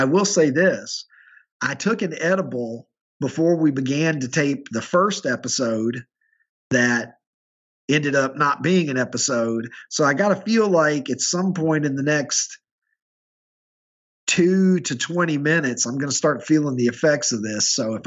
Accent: Kentucky, United States; And I was from Kentucky, so we're just fucking lucky that I wasn't wearing a coonskin cap and overalls and shit.

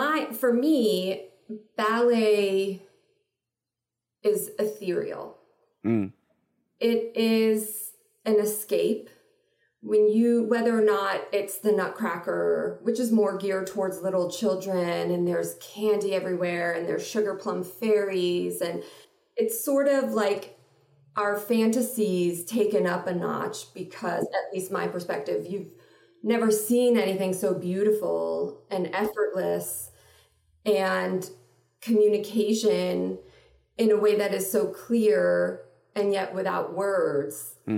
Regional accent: New York City, New York, United States; English is a second language; also born or lived in Israel; I was born in Israel, moved to New York City at the age of very young, I don't know, 3, 4, 5. Didn't speak a word of English.

